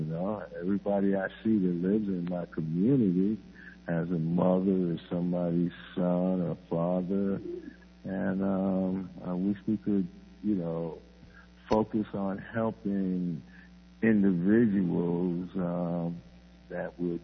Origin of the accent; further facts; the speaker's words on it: New York, United States; I'm from New York.